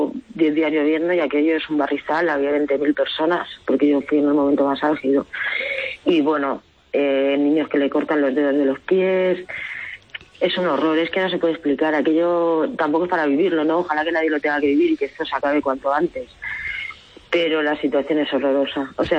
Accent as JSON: {"language": "Spanish", "region": "Catalonia", "country": "Spain", "lives_now": "Badajoz, Spain", "said": "yo soy catalana, ¿no? Lo habéis dicho. Yo no soy catalanista, no soy independentista, ¿no? Vivo en Badajoz"}